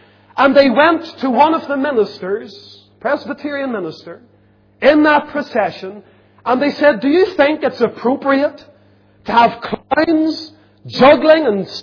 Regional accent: Lisburn, Northern Ireland, United Kingdom; Now, I grew up in Lisburn, a town that I love. I grew up in a Presbyterian church, and most of the religious people in my family are Presbyterians.

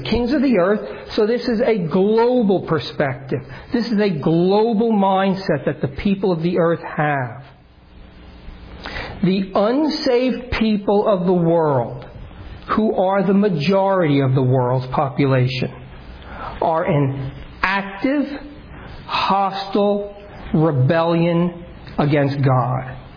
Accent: New Jersey, United States; I'm from North Jersey, we understand that type of a situation.

